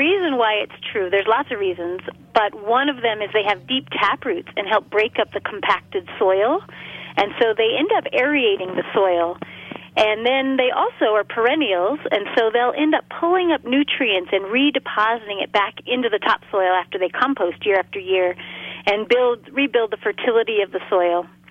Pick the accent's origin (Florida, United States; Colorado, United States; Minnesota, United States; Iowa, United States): Colorado, United States; Durango; So I grew up in Durango, Colorado